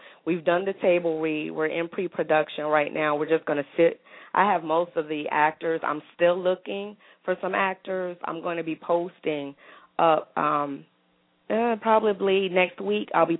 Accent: New Jersey, United States; because again, I told you I'm originally from New Jersey, I came in 2009 and got myself together.

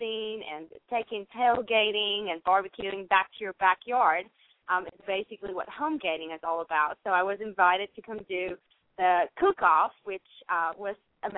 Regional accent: South Africa; I am from South Africa

